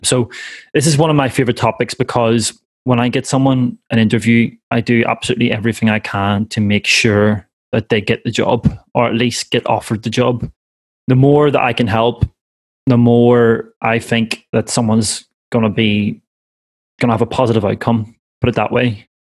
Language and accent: English; Ireland; I'm an Irishman and I'm a recruiter, so I can talk a lot of BS